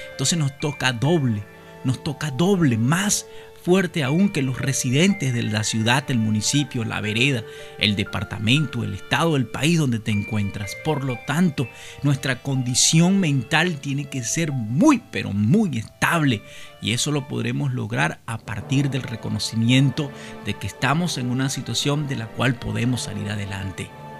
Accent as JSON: {"language": "Spanish", "country": "Venezuela", "said": "Las personas tienen que reconocernos, no solamente porque somos venezolanos, en el caso de la migración venezolana"}